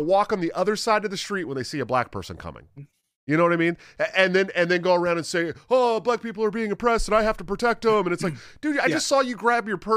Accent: Oakland, California, United States; I grew up in Oakland, dude.

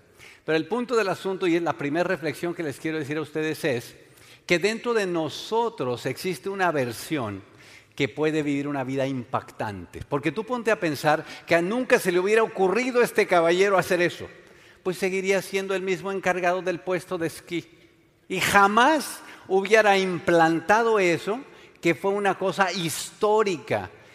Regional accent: Mexico; Allá en mi país, allá en mi México, mi familia tiene de estos hábitos de año nuevo.

